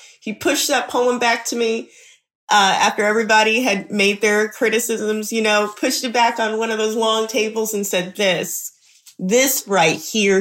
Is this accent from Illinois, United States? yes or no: yes; Chicago, Illinois, United States; also born or lived in Memphis; So I grew up in Black barbershops, Black beauty salons. I grew up in Chicago and Memphis.